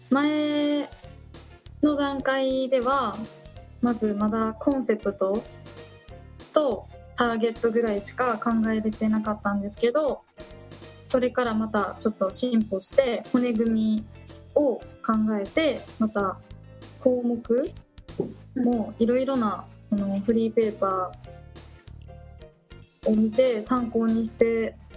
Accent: Kyoto, Japan; は地元は京都なんですけど、

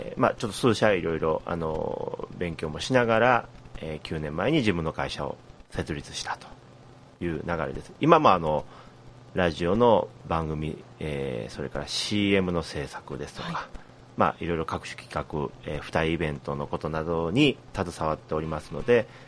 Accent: Kyoto, Japan; もちろん私も京都生まれ京都育ち、今、来月48歳になる昭和45年生まれなんですけれども、

